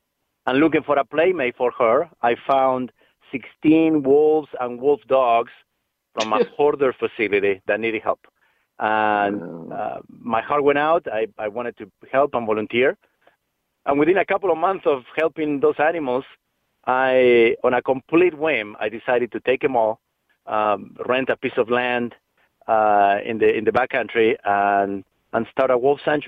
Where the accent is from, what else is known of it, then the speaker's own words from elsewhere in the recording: Argentina; English is a second language; I grew up in Argentina. My father was a businessman, a textile factory owner. So typical suburb, Italian immigrants in South America.